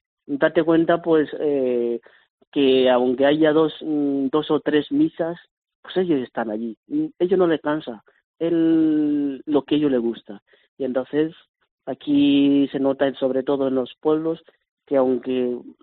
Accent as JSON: {"language": "Spanish", "country": "Kenya", "second_language": "Spanish", "lives_now": "Spain", "said": "A un keniano, soy de Kenia, ¿no? Un keniano que tenía que venir de Kenia hasta Santiago de Alcántara, hasta El Sevillo, hasta Carvajo, hasta Herrera de Alcántara"}